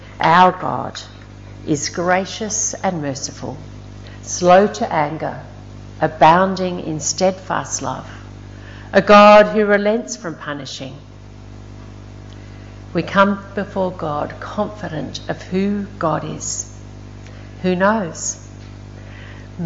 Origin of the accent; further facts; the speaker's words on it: Australia; made me feel not that great about being Australian.